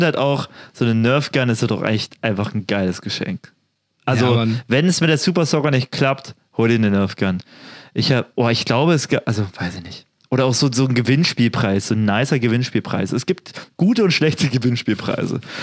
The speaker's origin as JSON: {"language": "German", "town": "Cottbus", "region": "Brandenburg", "country": "Germany", "said": "Meine Heimat in Cottbus?"}